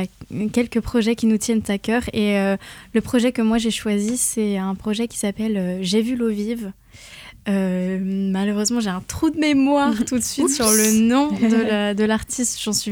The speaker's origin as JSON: {"language": "French", "town": "Rennes", "region": "Brittany", "country": "France", "tie": "born or raised there", "said": "Moi, je suis rennaise, j'ai grandi à Rennes, je suis née à Rennes"}